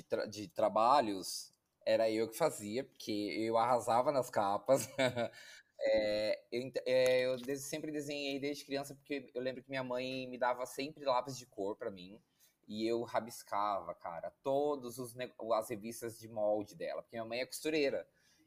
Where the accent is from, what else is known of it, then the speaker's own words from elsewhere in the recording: Salto, São Paulo, Brazil; now in São Paulo, Brazil; eu tenho 31 anos, moro aqui em São Paulo há 6 anos, quase 7. Eu sou do interior daqui de São Paulo, de uma cidade chamada Salto. Não sei se vão conhecer, é uma cidade bem pequena.